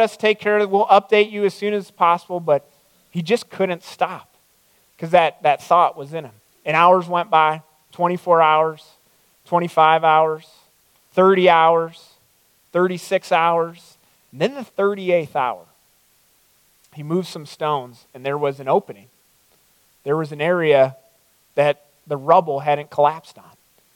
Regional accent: Strongsville, Ohio, United States; I grew up in Strongsville. That was my old stomping grounds. And that was home.

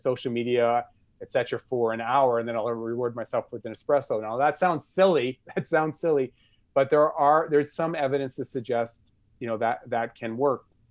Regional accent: United States; So I was originally born in the United States. I grew up in the United States.

